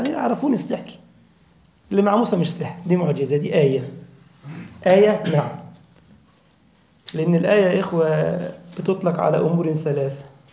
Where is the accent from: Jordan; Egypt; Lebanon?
Egypt; وقف كده على نهر النيل عندنا في مصر